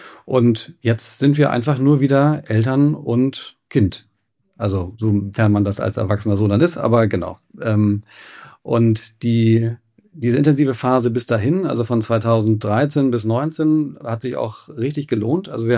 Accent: Hamburg, Germany; Ich bin auch Hamburger, bin hier aufgewachsen, hier zur Schule gegangen

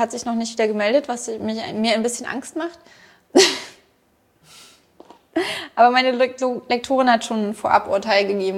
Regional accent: Berlin, Germany; aber ich komme halt aus Ost-Berlin und da sagt man 10:45.

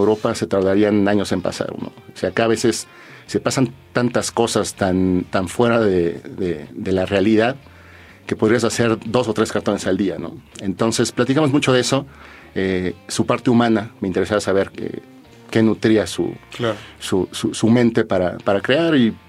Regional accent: Mexico; vengo de México, quiero hacerle una entrevista.

